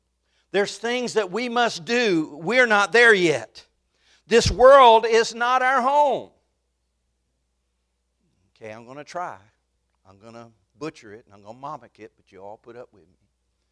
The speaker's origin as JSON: {"language": "English", "region": "North Carolina", "country": "United States", "said": "As I said, we're from Duplin County. Our home is 118 Molly Lewis Road right now. We live in the parsonage behind the number one church in the county."}